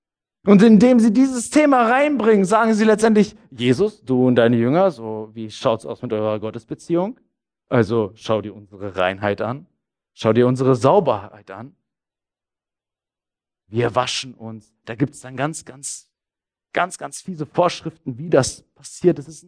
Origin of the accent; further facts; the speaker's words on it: Northern Germany, Germany; Ich bin aus Norddeutschland. Deswegen habe ich nicht so diese Feelings in mir.